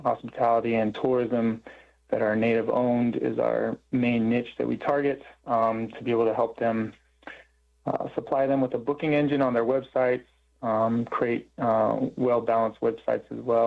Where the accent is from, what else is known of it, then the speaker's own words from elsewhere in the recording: Kent, Arizona, United States; because I'm from Kent, Arizona on the Navajo Nation. And so we started out kind of in my homeland